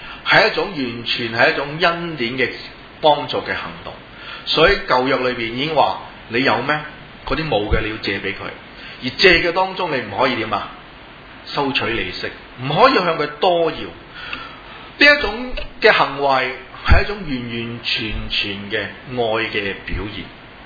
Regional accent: China; 我哋中国人都讲罪债

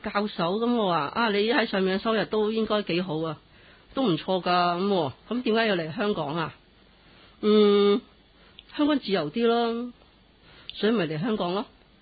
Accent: China; 咁我哋中国人九大鬼噶嘛

